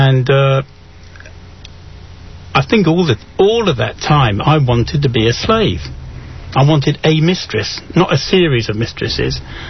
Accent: England, United Kingdom; Obviously, I'm from England

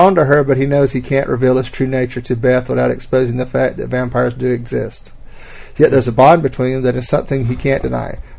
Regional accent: the South, United States; Y'all can tell I'm from the South because I can't pronounce Jack

